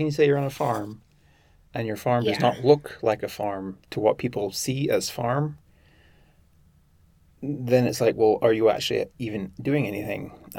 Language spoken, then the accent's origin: English; South Carolina, United States; born there; I was born in South Carolina, so first generation American.